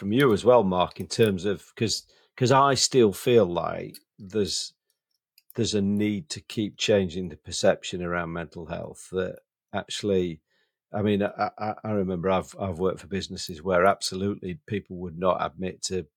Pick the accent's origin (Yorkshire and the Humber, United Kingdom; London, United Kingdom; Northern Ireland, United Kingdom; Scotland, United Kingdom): Yorkshire and the Humber, United Kingdom; because obviously we're two Brits, we're actually two Yorkshiremen